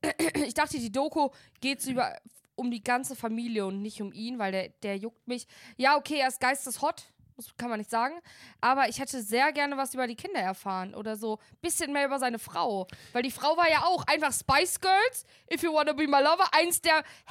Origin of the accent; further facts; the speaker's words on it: Germany; wir als Deutsche kennen uns ja schon gut aus im amerikanischen Leben